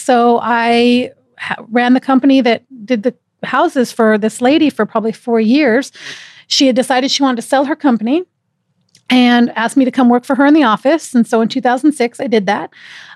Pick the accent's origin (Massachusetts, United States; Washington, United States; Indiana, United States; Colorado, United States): Washington, United States; I know. I'm from Washington State. Mm-hmm. I see the sun for 3 days a year.